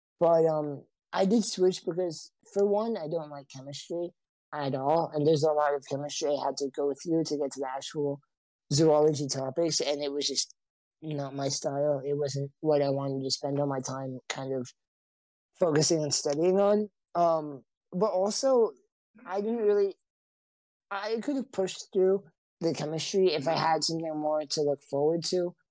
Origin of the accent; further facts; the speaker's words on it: Texas, United States; also born or lived in Boston, Massachusetts / Norway / England / Puerto Rico; Yeah, I was raised in Texas, I was raised in Norway, England, and Puerto Rico, so.